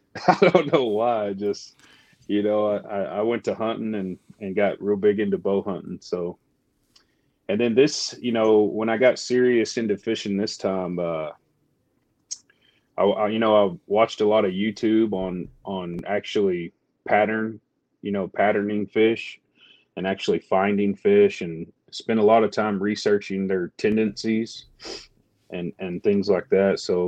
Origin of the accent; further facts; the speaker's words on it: Texas, United States; Yeah, I'm born and raised here.